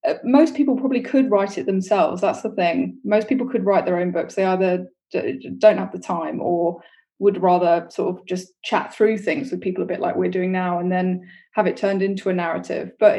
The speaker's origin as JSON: {"language": "English", "region": "London", "country": "United Kingdom", "tie": "born or raised there", "said": "Yeah, my dad is Cypriot. So yeah, but I mean, they're British. We grew up in Tooting in southwest London. So that's pretty much where it all began. And I live now in southeast London near Peckham, so I haven't really moved too far."}